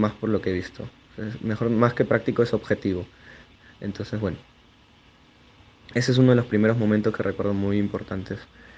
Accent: Peru; En los días comunes, el peruano tiene un poco ese acto solidario con sus compatriotas

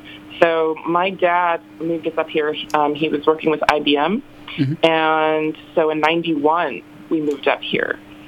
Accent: Milwaukee, Wisconsin, United States; born there; I'm a Yankee. I was born in Milwaukee, Wisconsin, and I've lived there off and on, you know, at various points in my life.

